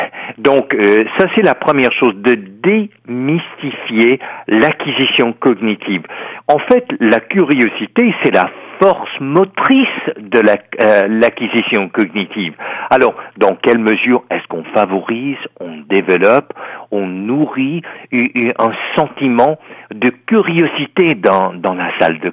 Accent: Texas, United States; French is a second language; je suis un Américain du Texas.

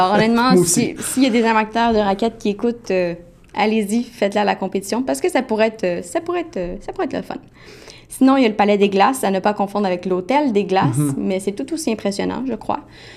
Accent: Quebec, Canada; parce que je viens du Québec.

